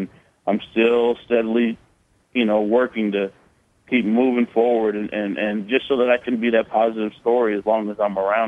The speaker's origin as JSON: {"language": "English", "region": "California", "country": "United States", "tie": "born or raised there", "said": "That's one thing that I learned growing up in the Bay Area."}